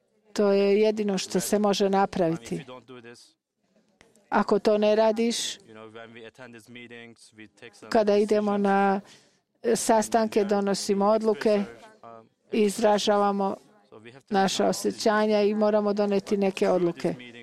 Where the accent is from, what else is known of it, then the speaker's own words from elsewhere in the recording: Iran; Ja sam iz Irana.